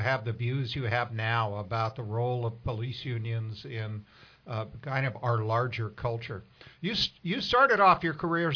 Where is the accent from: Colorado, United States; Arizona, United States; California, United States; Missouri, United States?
California, United States; I'm from the anti-Texas. I grew up in Southern California.